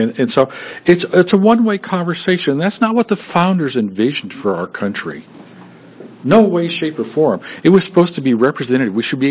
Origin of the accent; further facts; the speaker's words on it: United States; I'm from Linn County.